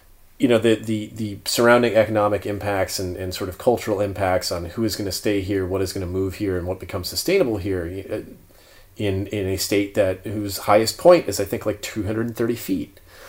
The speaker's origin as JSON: {"language": "English", "country": "United States", "said": "As an American, it's just the beef must flow, I guess."}